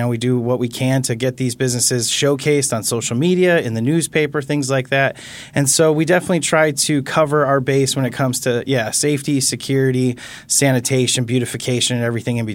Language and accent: English; Milwaukee, Wisconsin, United States; I grew up in Milwaukee.